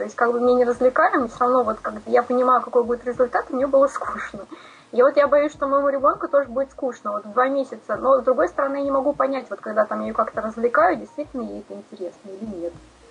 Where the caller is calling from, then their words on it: Saint Petersburg, Russia; я звоню из Санкт-Петербурга.